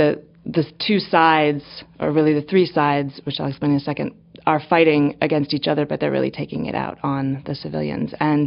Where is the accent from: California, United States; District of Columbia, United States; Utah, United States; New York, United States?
New York, United States; Ithaca; I guess I would have to say probably the basis of it was growing up in Ithaca.